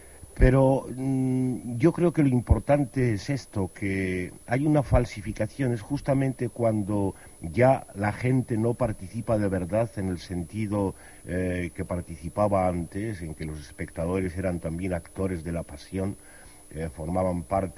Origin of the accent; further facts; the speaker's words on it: Zamora, Castile and León, Spain; a mí me parece recordarlo todavía de mi niñez aquí en Zamora